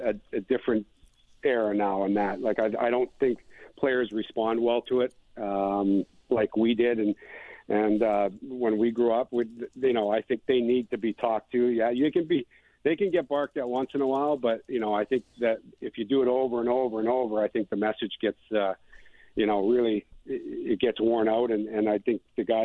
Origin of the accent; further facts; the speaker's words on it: Kamloops, British Columbia, Canada; he ended up coming back to my hometown in Kamloops, and he had a big impact on me